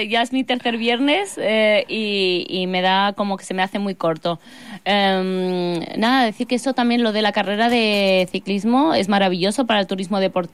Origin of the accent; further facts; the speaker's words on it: Roses, Catalonia, Spain; el bar típico, que es en mi pueblo, en Rosas, en la Costa Brava.